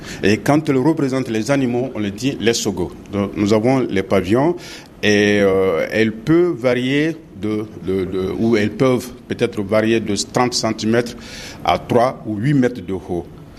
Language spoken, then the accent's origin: French; Mali; Je suis malien à 200%. Et je travaille et habite à Bamako.